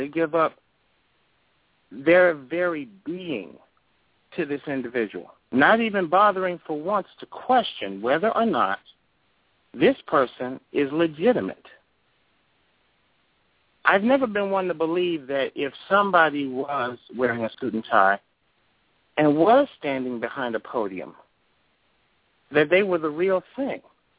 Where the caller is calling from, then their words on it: Louisiana, United States; I'm calling from Louisiana.